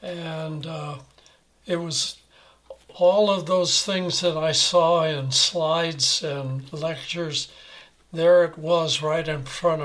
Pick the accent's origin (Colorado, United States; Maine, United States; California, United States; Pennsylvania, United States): Colorado, United States; Telluride; born there; I was born in Telluride, Colorado, 1925. My mother and father are both Italian immigrants. They came separately to this country. My mother was 13, my father was 18, and they met later in Telluride, Colorado, and were married.